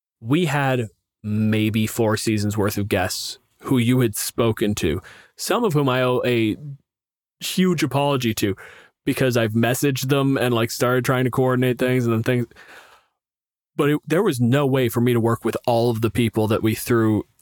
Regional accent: Canada; I'm a physicist. I'm from Canada.

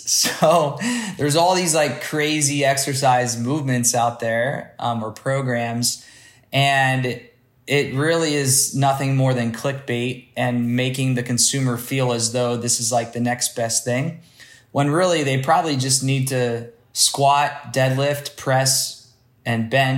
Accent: Ohio, United States; born or raised there; also born or lived in New York

